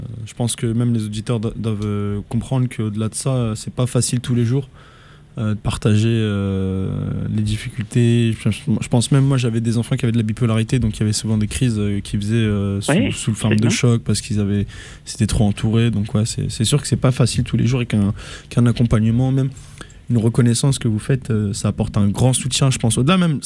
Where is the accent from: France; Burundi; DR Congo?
France; Je suis désolé, je suis français, j'ai du mal avec les prononciations de ville québécoise.